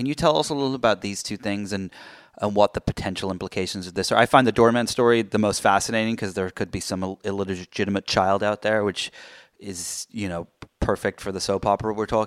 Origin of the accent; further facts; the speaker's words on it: United Kingdom; Also, I'm British